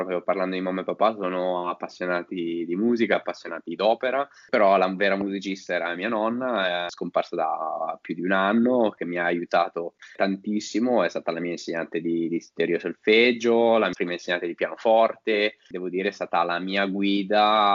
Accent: Cesano Maderno, Lombardy, Italy; born there; Cesano Maderno, che è il mio paese appunto di nascita, mia città di nascita.

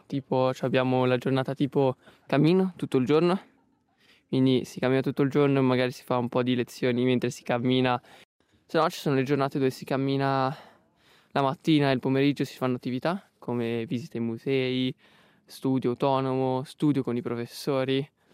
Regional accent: Lombardy, Italy; provengo dalla provincia di Lecco e faccio il tecnico agrario, sono in quarta.

